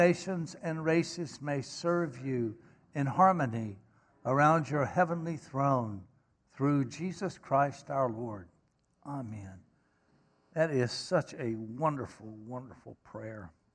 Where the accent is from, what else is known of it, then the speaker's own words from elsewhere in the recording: Winston-Salem, North Carolina, United States; I could say about my experience growing up in North Winston, in Winston-Salem.